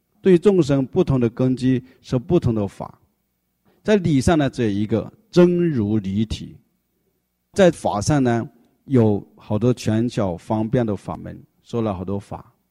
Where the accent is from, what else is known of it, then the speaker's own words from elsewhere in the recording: China; 你看我们中国人跟释迦牟尼特别有缘，佛牙、佛指还有佛的顶盖骨，这种亲生的舍利都在中国啊。